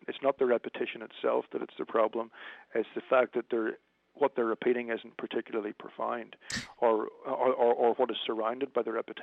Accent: Northern Ireland, United Kingdom; I am from Northern Ireland, so everything that is part of the Irish tradition and the Scotch-Irish tradition is what informs how I write as a musician.

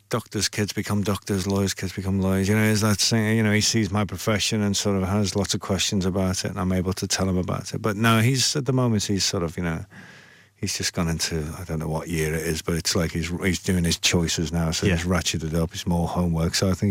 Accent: Liverpool, North West England, United Kingdom; it's very much about growing up in Liverpool at that time.

